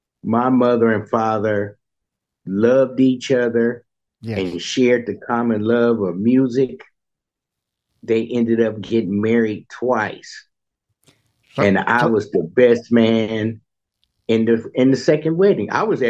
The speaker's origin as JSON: {"language": "English", "region": "California", "country": "United States", "tie": "born or raised there", "said": "growing up in the Bay Area, you knew a lot of the musicians."}